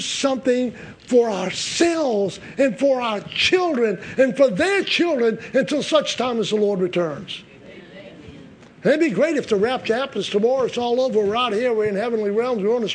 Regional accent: United States; It's not important that I'm an American.

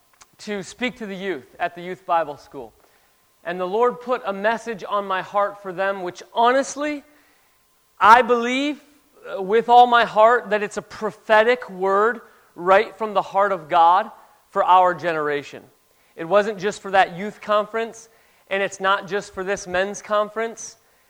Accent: Monroe, North Carolina, United States; I'm from North Carolina, Monroe, North Carolina.

